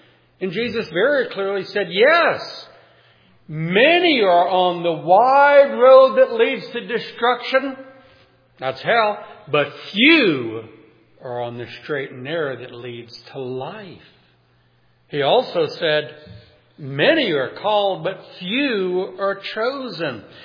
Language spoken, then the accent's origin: English; New Orleans, Louisiana, United States; When I grew up in New Orleans